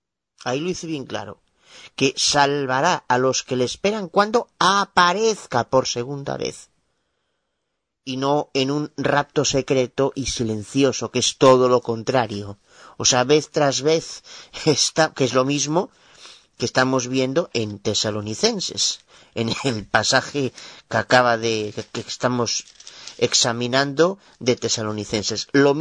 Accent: Galicia, Spain; Soy abogado de Galicia, España

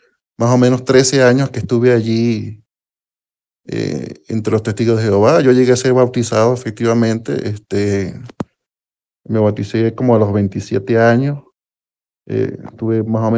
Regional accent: Venezuela; now in Quito, Ecuador; Yo soy nativo de Venezuela, vivo en Ecuador, en Quito actualmente.

